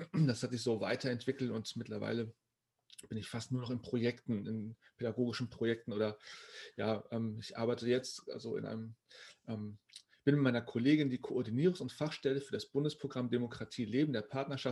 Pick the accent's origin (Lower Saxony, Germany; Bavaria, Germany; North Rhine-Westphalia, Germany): Lower Saxony, Germany; Celle; Meine Fototapete steht in Bergen bei Celle. Ich sage immer, ich komme aus Celle, weil meistens kennen die Leute Bergen dann nicht.